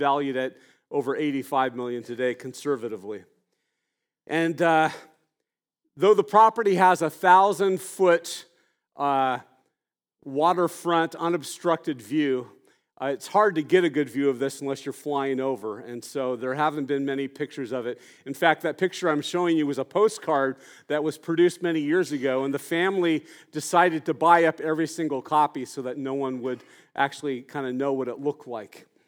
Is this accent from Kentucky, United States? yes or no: no; Santa Barbara, California, United States; because I grew up in Santa Barbara